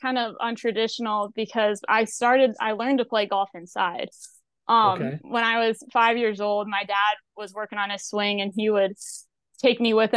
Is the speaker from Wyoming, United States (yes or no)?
no; West Des Moines, Iowa, United States; Yeah, so I'm from West Des Moines. Grew up playing junior golf in Iowa, played a lot of Iowa PGA events and the IGA juniors growing up.